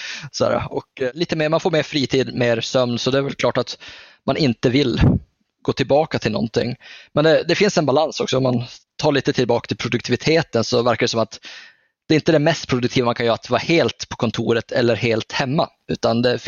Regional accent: Norrland, Sweden; Jag är ju norrlänning

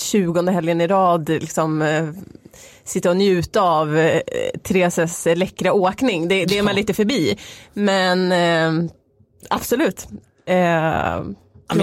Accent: Norrland, Sweden; Jag är från Norrland, där äter man mycket surströmming, så jag kommer fixa det här.

